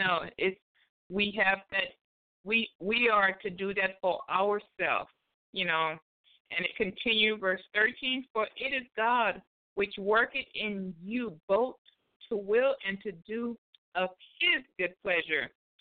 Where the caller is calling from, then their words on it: Virginia, United States; from Virginia.